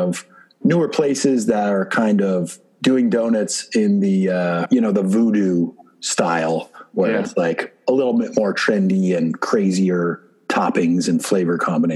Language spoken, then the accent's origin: English; Oregon, United States; also born or lived in California; I also grew up with Winchell's because my parents grew up in Southern California, and I grew up here and in Oregon